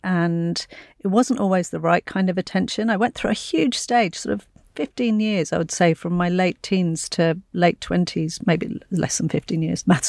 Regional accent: Hackney, London, United Kingdom; I grew up in Hackney at a time when Hackney was not fun.

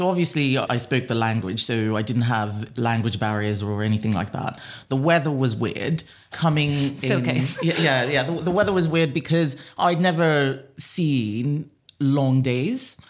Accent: Nigeria; also born or lived in United States; And I grew up in Nigeria, apart from a brief period in the US when she had a fellowship at a university and she took her children with her. So I am very Nigerian in a way that many other people who are second generation aren't. I speak another language.

